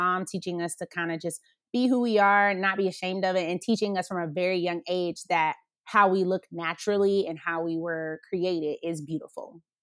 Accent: Atlanta, Georgia, United States; So to me, especially growing up in Atlanta, like I've seen every color on a Black woman's head.

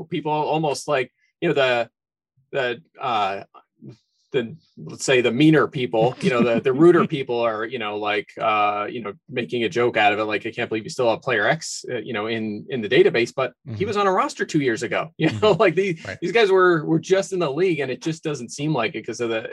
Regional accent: Philadelphia, Pennsylvania, United States; I grew up in the Philly area. So obviously this one's a little close to my heart growing up at the Vet

